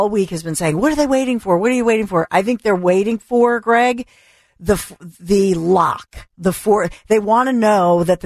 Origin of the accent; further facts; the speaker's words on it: Chicago, Illinois, United States; born there; now in Philadelphia, United States; I was actually born in Chicago.